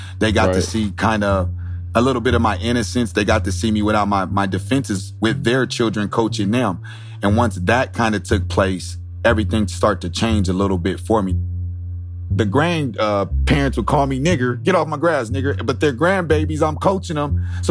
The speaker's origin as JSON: {"language": "English", "town": "San Diego", "region": "California", "country": "United States", "also_born_or_lived": "Nebraska", "said": "when I came from San Diego, I didn't know what racism was until I got to Nebraska."}